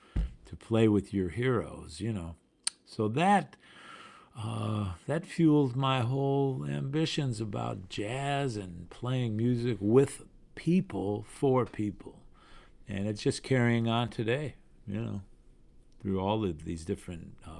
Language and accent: English; Cleveland, Ohio, United States; growing up in Cleveland, you know, my dad was one of the leading tenor players around Cleveland in his day.